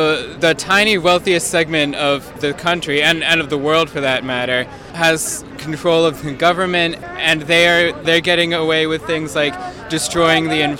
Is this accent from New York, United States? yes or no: yes; Poughkeepsie, New York, United States; this is my second day here. I'm from Poughkeepsie, and I'm a construction worker